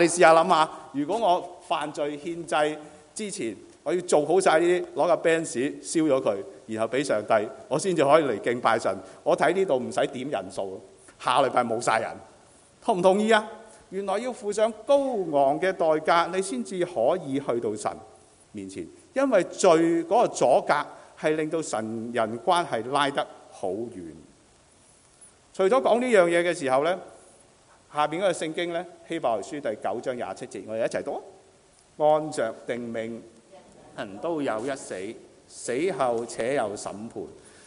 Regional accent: China; 其实我们中国人完全不陌生的

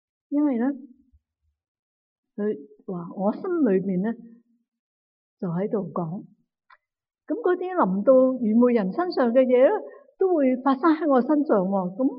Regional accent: Guangdong, China; accent: Cantonese; 咁我哋广东话系成日讲有咩着数

